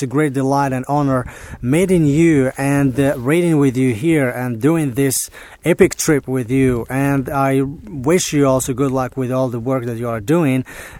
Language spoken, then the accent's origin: English; Agadir, Souss-Massa, Morocco; English is a second language; teaching part-time at the University also of Agadir, my hometown